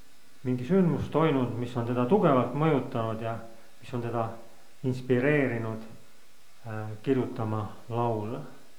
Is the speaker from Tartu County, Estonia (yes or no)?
yes; Tartu, Tartu County, Estonia; born there; Et olen sündinud Tartus.